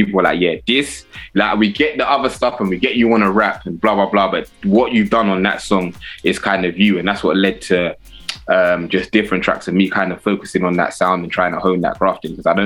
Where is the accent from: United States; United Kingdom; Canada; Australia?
United Kingdom; South East England; growing up in Kent, being one of the only few black people here.